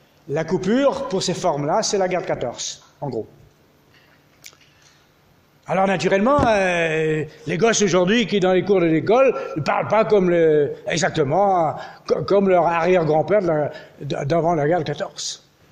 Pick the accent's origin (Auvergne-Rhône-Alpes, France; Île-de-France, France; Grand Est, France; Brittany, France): Brittany, France; Plogonnec; born there; Je suis né à Plogonac, donc c'est peut-être quelqu'un de la famille.